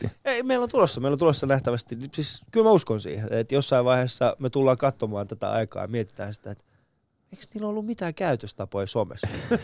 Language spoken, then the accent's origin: Finnish; Ostrobothnia, Finland; meillä Pohjanmaalla